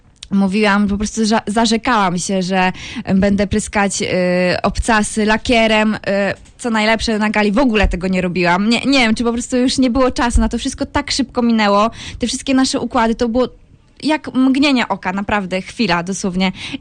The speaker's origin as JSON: {"language": "Polish", "town": "Gubin", "region": "Lubusz Voivodeship", "country": "Poland", "said": "Nie jestem z Zielonej Góry. Jestem z Gubina."}